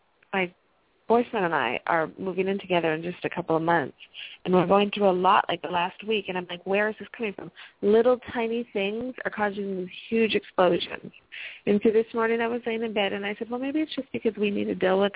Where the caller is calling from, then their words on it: California, United States; I am in California.